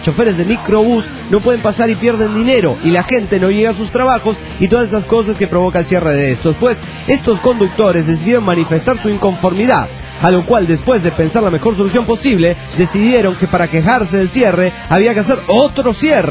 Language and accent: Spanish; Chapala, Jalisco, Mexico; also born or lived in Corral Falso; yo he nacido en Corral Falso y luego me crié en Chapala.